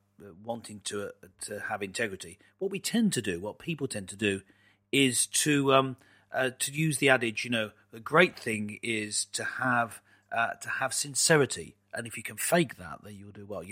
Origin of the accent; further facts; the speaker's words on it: England, United Kingdom; he didn't play with a straight bat, as we English folks say, referring to cricket.